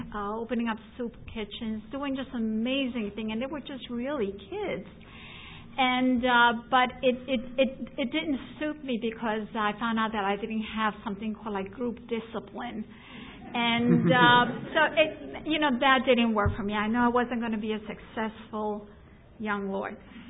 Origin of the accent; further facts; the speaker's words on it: New York, United States; Growing up in Eastern New York, I certainly was exposed to a lot of social injustice